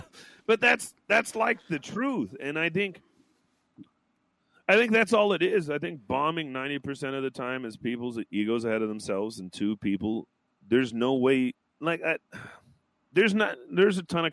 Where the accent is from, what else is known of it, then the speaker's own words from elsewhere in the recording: Seattle, Washington, United States; because I grew up in West Seattle. A lot of people there know me as a kid.